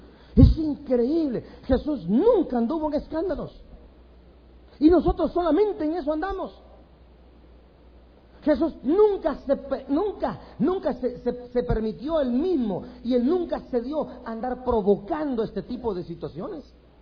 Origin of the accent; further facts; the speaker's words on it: Guastatoya, El Progreso, Guatemala; la iglesia del Calvario allá en Guastatoya, mi pueblo